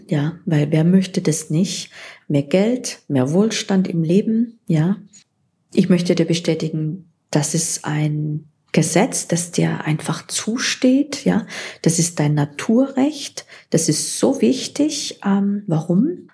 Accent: Baden-Württemberg, Germany; Ich bin ja Schwabe

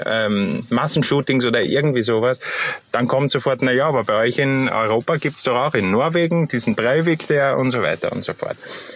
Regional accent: Austria; Das gibt es bei uns in Österreich halt nicht

